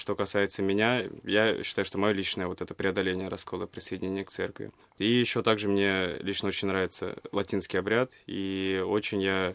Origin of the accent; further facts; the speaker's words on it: Moscow, Russia; я католик из Москвы, прибыл на встречу ТЗ в Рим.